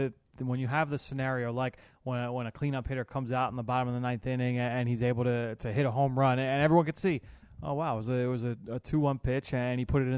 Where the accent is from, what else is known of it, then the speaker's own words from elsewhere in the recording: Philadelphia, Pennsylvania, United States; living in Philadelphia, and I grew up in Philadelphia, I grew up a diehard Eagles fan